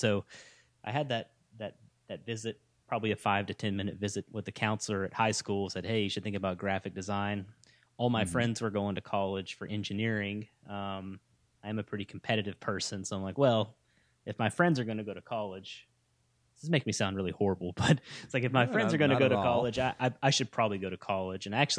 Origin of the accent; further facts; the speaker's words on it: Borger, Texas, United States; I grew up in the Texas Panhandle in a really small town called Borger, Texas, B-O-R-G-E-R. And it's close to Amarillo.